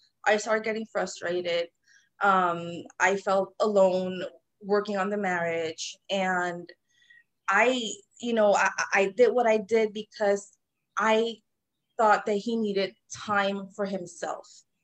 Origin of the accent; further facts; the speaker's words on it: Puerto Rico; And I was actually supposed to go to my hometown, Puerto Rico, that week, and I had to postpone the trip.